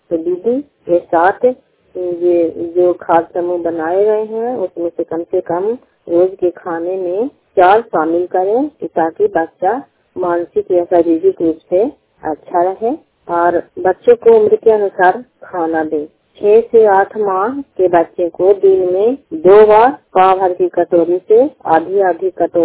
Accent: Nischilwani, Bihar, India; मैं अकंगा प्रखंड के निश्चिलवाणी गांव की निवासी हूँ नालंदा जिला

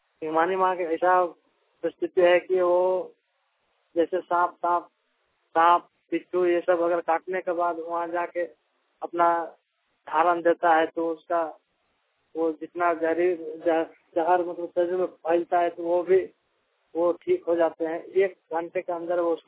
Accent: Lakshmi, Jharkhand, India; मैं गोड्डा जिला का रहने वाला हूँ, ग्राम लक्ष्मी पोस्ट मकनी।

